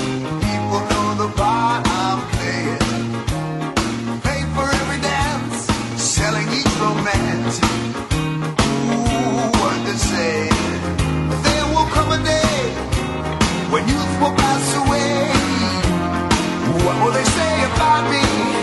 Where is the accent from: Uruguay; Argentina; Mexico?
Argentina; A nosotros somos a los argentinos fanáticos del queso y dulce